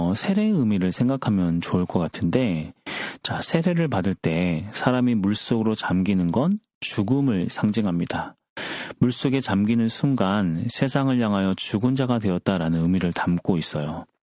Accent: South Korea; born there; 저는 남조선에서 태어났기 때문에 당연히 국적이 남조선 사람으로 되어 있습니다.

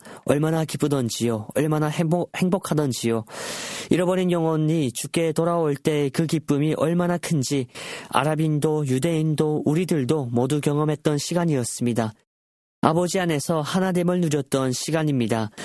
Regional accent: North Korea; 사랑하는 나의 고향 북조선 땅에도 인간의 눈으로 보면 어둠이 짙어 보이기만 합니다.

